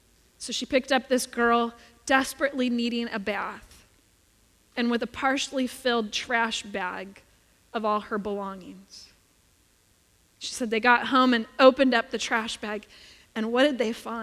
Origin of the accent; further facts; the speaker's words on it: Mission Viejo, California, United States; I grew up in Mission Viejo in South Orange County, as you might know, and I called it a bubble community.